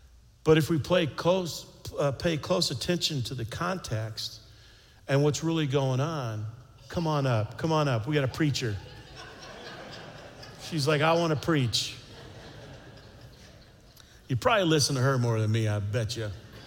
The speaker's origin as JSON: {"language": "English", "region": "Texas", "country": "United States", "tie": "born or raised there", "said": "Now, I want to tell you, I grew up in the South, not in the South of Judea, but South Central Texas."}